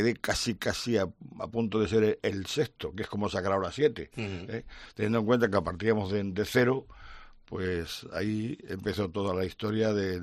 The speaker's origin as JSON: {"language": "Spanish", "region": "Extremadura", "country": "Spain", "said": "Extremadura, sin presupuesto, somos la última región de España."}